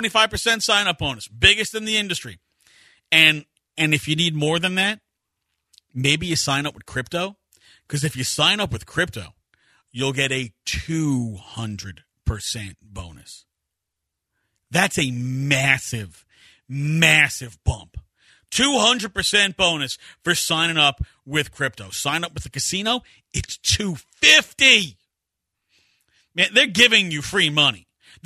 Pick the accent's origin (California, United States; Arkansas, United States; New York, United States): New York, United States; You know, again, I'm from New York, so I can tell you all about the early 80s Mets